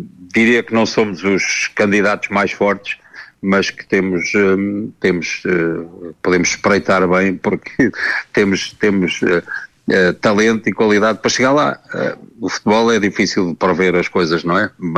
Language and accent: Portuguese; Portugal; Para nós foi fantástico, não é? Como portugueses